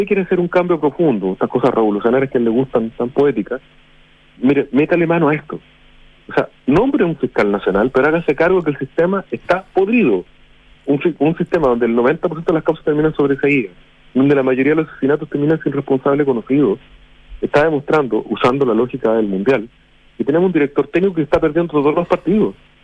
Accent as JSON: {"language": "Spanish", "country": "Chile", "said": "sobre todo como chileno"}